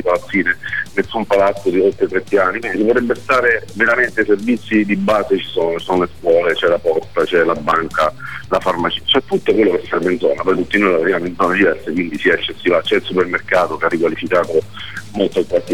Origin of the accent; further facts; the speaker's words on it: Southern Italy, Italy; io da Terrone, quale sono, assolutamente sono un uomo del sud, me ne dispiace enormemente